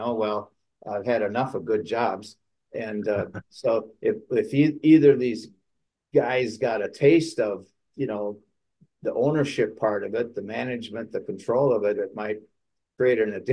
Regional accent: Madison, Wisconsin, United States; It was a gas station in Madison, Wisconsin, where I lived at the time, my hometown.

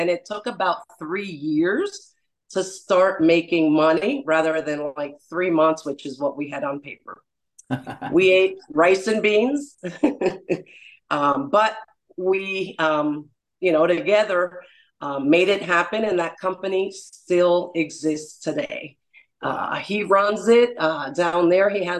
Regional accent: Miami, Florida, United States; My background, I was raised in Miami, Florida, and was part of a family business.

